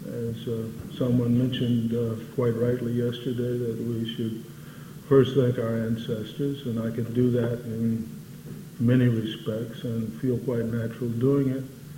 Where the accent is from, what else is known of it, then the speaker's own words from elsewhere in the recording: Texas, United States; moved away as an adult; also born or lived in Dayton, Ohio / California; I was born in Texas, basically grew up there till the age of 18, except I lived in Dayton, Ohio for 5 years, and at the age of 18, after leaving Texas in a sort of final way, I went to California